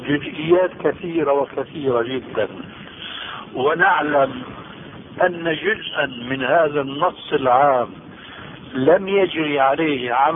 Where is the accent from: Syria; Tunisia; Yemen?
Syria; عندنا في الشام يسمى المقدمة بالتذكير